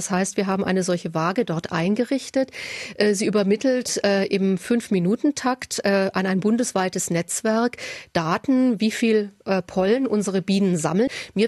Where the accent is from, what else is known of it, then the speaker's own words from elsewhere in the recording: Fellbach, Baden-Württemberg, Germany; also born or lived in Stuttgart; Bin aber geborene Fellbecherin oder aufgewachsene Fellbecherin und habe noch Familie hier in Waiblingen.